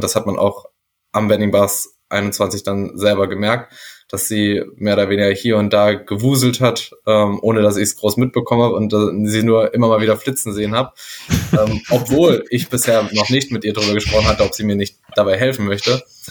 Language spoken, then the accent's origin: German; Göttingen, Lower Saxony, Germany; vielleicht nicht nur Leute aus Göttingen, wo ich herkomme, Lust drauf haben